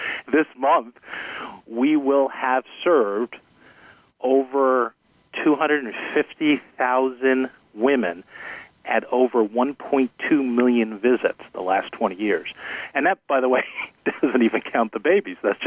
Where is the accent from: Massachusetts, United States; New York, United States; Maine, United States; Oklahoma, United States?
New York, United States; Stony Brook; My three brothers, Frank, John, and Daniel, and I were raised in Stony Brook, Long Island.